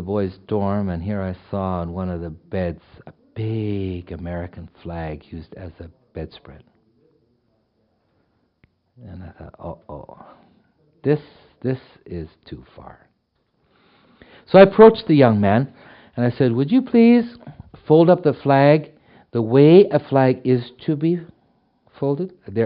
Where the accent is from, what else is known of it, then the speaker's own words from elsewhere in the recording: Canada; Which I cringe at, not because I'm a Canadian.